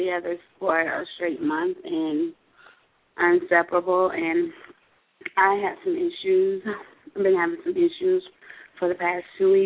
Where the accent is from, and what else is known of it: Florida, United States